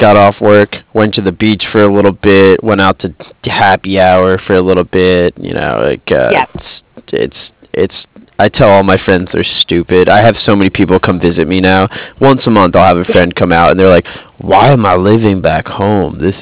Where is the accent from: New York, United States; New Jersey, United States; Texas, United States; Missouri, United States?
New York, United States; now in San Diego, United States; I'm originally from New York, so like people tell me San Diego is expensive.